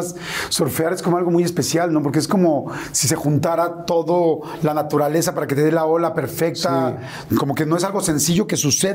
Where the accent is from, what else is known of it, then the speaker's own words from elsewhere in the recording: Mexico; porque los mexicanos sí, generalmente salimos y de volada nos abrazamos.